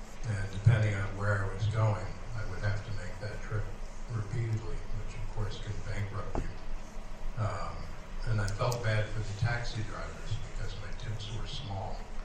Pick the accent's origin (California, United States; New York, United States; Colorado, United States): New York, United States; from Ulster County, going on 60 years. My father drove bus and taxi and other public transportation that I grew up with.